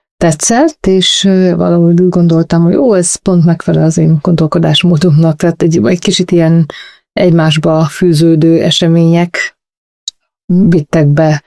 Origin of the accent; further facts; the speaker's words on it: Transylvania, Romania; now in Hungary; erdélyi lány vagyok.